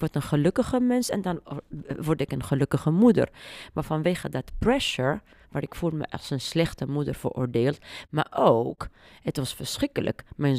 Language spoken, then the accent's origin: Dutch; Tunisia; Dutch is a second language; ik kom uit Tunesië, ik heb zoveel geleerd van westerse culturen.